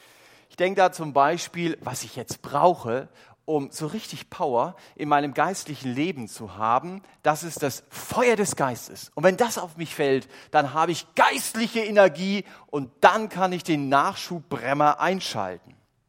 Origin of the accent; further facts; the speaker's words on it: Germany; So sind wir Menschen gestrickt, vielleicht ganz besonders wir als Deutsche. Wir lieben Regelkataloge.